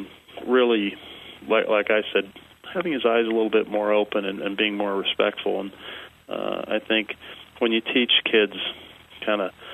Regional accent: Columbus, Ohio, United States; I grew up in Columbus, Ohio, at Ohio State's 2 golf courses, and they're very busy golf courses.

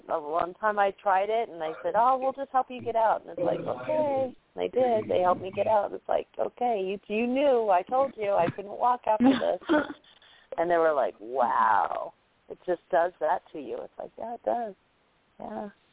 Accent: Washington, United States; moved away; No, I grew up in the state of Washington.

